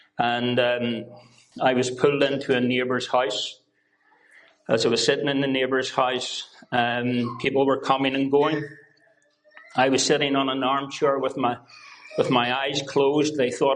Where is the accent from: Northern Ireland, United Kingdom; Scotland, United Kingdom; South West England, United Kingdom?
Northern Ireland, United Kingdom; Belfast; I come originally from East Belfast in Northern Ireland.